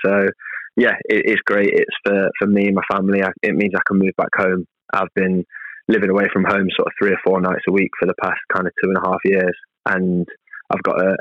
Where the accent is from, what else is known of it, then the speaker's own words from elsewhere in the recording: Nottingham, East Midlands, United Kingdom; obviously I'm from Nottingham. I'm a Notts County fan.